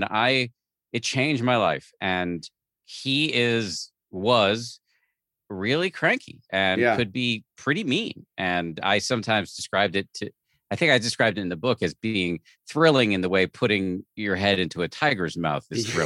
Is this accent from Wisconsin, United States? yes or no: no; Newton, Massachusetts, United States; I'm from Newton.